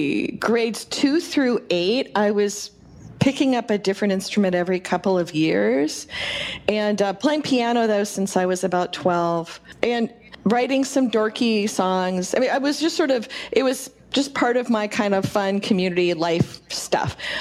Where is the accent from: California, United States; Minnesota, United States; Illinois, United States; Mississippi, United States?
California, United States; also born or lived in Orange County; I grew up in the Bay Area near Sunnyvale. And then I moved in high school down to Orange County in California